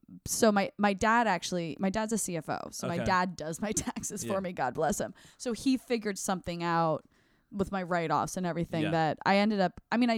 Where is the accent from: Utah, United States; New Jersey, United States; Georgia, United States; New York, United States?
New Jersey, United States; Tewksbury; also born or lived in New Brunswick; Yeah. But I grew up in Tewksbury, but I didn't live there until I was like 3.